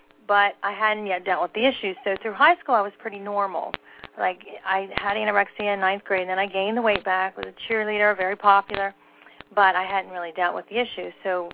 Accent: Maryland, United States; It was like an hour and a half away, because we grew up in Maryland, and my mom fought them the whole way there.

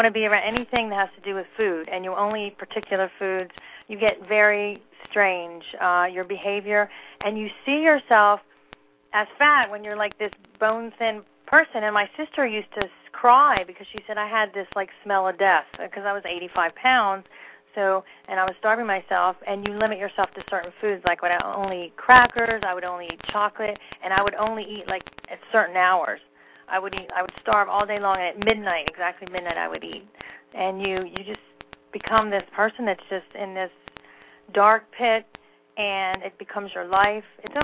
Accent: Maryland, United States; It was like an hour and a half away, because we grew up in Maryland, and my mom fought them the whole way there.

